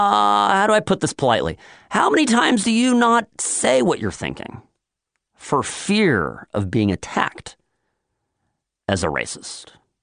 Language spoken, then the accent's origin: English; United Kingdom; I'm British, but he's a British guy.